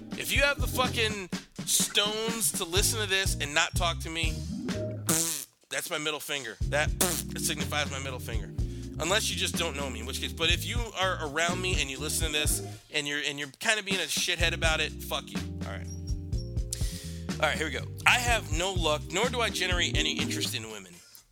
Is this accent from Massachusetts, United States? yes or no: no; Hartford, Connecticut, United States; I am from Hartford, Connecticut. Fuck Hartford forever. I get no love in this city.